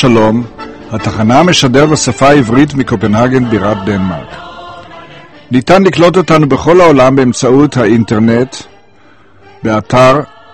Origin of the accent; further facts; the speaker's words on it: Jerusalem, Jerusalem District, Israel; גם אני ירושלמי